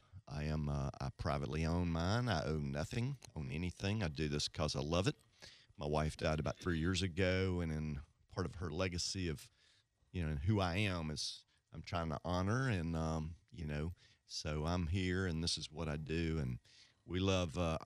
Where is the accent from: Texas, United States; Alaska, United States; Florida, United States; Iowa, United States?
Texas, United States; Well, I did spend some time growing up in Texas some, and that's why I wear cowboy boots.